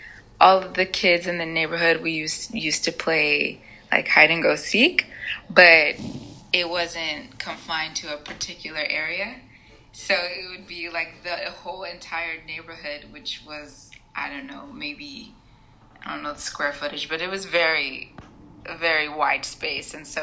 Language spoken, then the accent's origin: English; San Diego, California, United States; So I lived mostly in the southeastern region of San Diego my whole life. I grew up in a neighborhood called, well, actually the apartments complex is Bayview Heigh